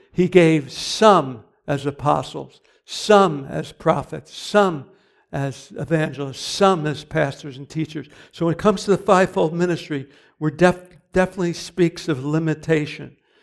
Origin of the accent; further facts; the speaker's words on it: Philadelphia, Pennsylvania, United States; I was raised in Philadelphia.